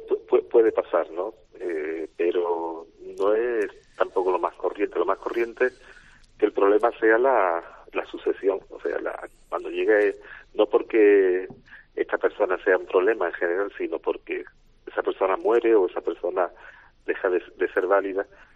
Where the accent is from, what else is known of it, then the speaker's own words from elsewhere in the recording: Spain; como somos españoles